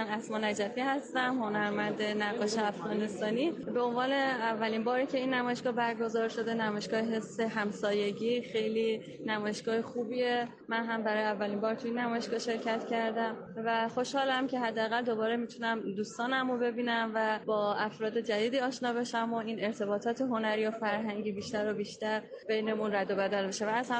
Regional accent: Iran; من ایران متولد شدم، بزرگ شده ایرانم و واقعا لهجه رو حالا تو خانواده‌ام خیلی نداشتیم و منم اصلا لهجه رو ندارم و کاملا ایرانی صحبت.

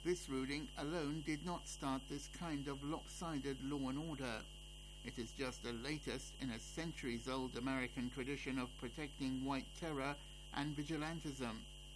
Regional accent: Netherlands; In my home country, the Netherlands, we have a saying that is used regularly in political discussions.

